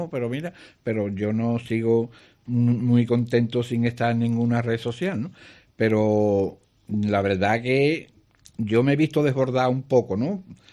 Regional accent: Cádiz, Andalusia, Spain; Fui pregonero de mi barrio, del Mentidero

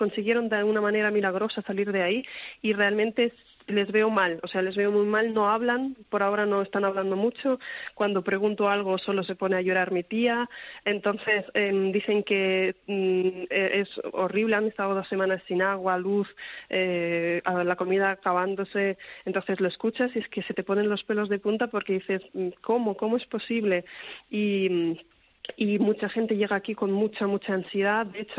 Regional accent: Cherkasy, Cherkasy Oblast, Ukraine; Spanish is a second language; Yo soy del centro de una ciudad que se llama Cherkasy

